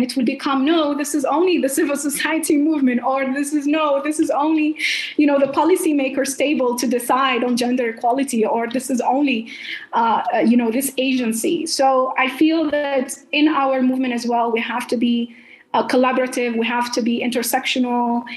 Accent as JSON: {"language": "English", "country": "Tunisia", "tie": "born or raised there", "also_born_or_lived": "several cities in Tunisia", "said": "I grew up with a lot of sense of diversity, first because I come from Tunisia, and Tunisia is just a mosaic of diversity."}